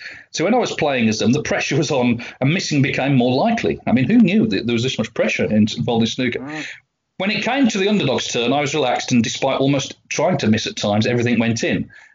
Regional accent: South West England, United Kingdom; I grew up in Cornwall

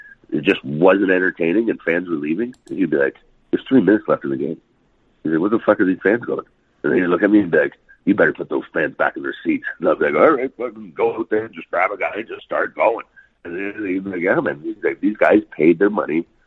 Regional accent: Toronto, Ontario, Canada; I grew up in Toronto, so we have like a little bit of a street mentality. But I was also a country boy, so I was a little wild.

